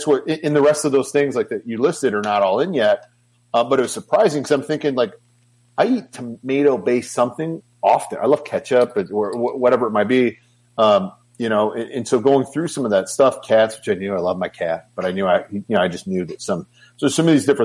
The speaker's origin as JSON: {"language": "English", "region": "Michigan", "country": "United States", "tie": "born or raised there", "moved": "as an adult", "said": "I was born and raised in Michigan, grew up there my entire life, moved to Texas about a year and a half ago."}